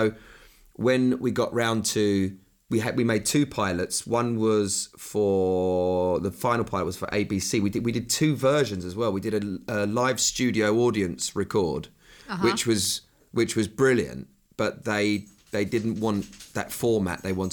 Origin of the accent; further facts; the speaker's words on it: Bromley, London, United Kingdom; born there; We do that in England, don't we? We give the same name to multiple places just to confuse everybody.